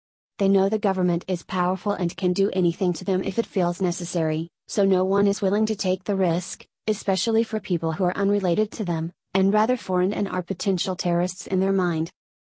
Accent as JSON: {"language": "English", "region": "Beijing", "country": "China", "tie": "born or raised there", "said": "I was born and raised in Beijing in an upper middle class household. My parents are business people and have close ties to several governmental officials."}